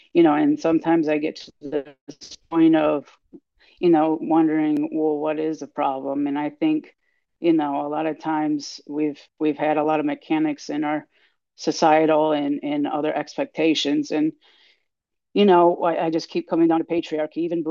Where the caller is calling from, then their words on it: Houston, Texas, United States; And I'm zooming in from Houston, Texas, and USA.